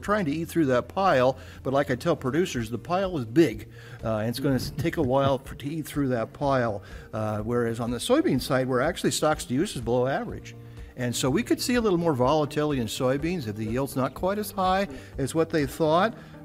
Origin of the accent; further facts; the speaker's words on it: United States; I'm from the Western Corn Belt, okay.